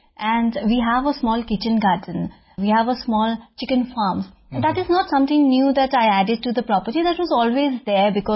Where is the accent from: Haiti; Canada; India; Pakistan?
India; Sikkim; from Sikkim.